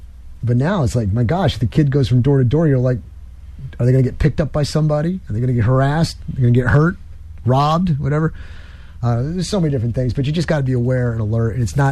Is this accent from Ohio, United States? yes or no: no; New York, United States; But I'm originally from New York. And up there, it was safe. It was fun.